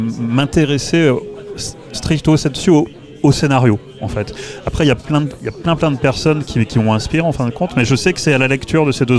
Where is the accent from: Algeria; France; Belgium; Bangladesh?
Belgium; Tournai, Wallonia; born there; d'un père marseillais et d'une maman belge, je suis né à Tournai